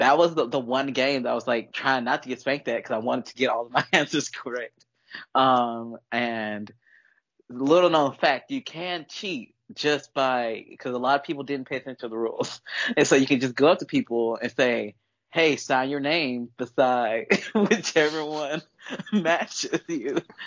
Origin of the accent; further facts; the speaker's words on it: the South, United States; But I grew up in the South. And in the South, coaches were allowed to paddle you, and that happened to me.